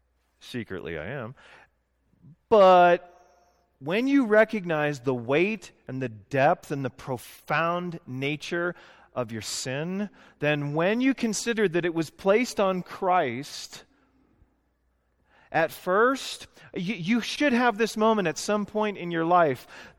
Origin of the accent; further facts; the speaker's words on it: Canada; I grew up in Canada. I know what pine needles are.